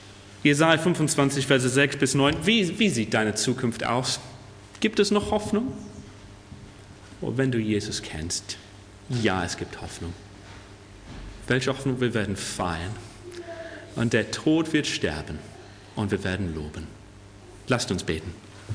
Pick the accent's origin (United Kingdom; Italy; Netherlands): United Kingdom; England; German is a second language; now in Germany; für mich als Engländer in Deutschland